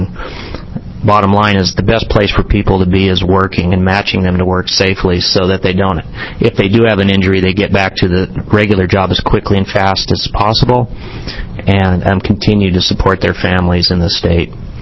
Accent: Clatskanie, Oregon, United States; I grew up in Clatskanie in Senator Johnson's district, went to Eastern Oregon State University, Senator Nelson's area

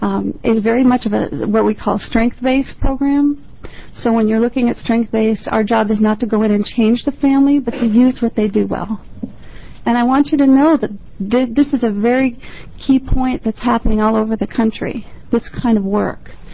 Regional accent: Oregon, United States; I come from Yamhill County.

